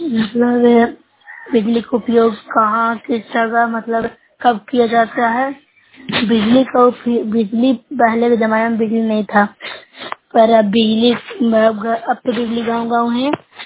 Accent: Bihar, India; मैं नौशहर ब्लॉक से हूँ, जिला नालंदा से।

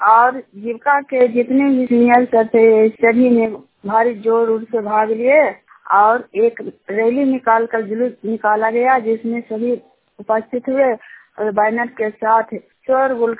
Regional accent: Chinhar, Bihar, India; मैं चिन्हार गांव का निवासी हूँ और नालंदा जिला का निवासी हूँ।

